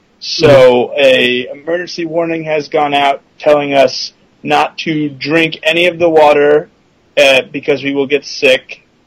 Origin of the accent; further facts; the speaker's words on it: New Jersey, United States; I'm not actually from here. I'm from New Jersey, but one of my roommates is from the area